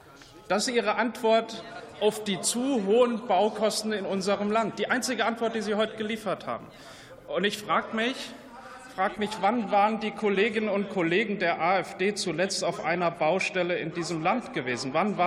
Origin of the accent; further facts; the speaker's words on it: Saarland, Germany; Ich komme aus dem Saarland. Ich bin ein Dorfkind, das will ich ganz offen zugeben, und bin stolz darauf, ein Dorfkind zu sein.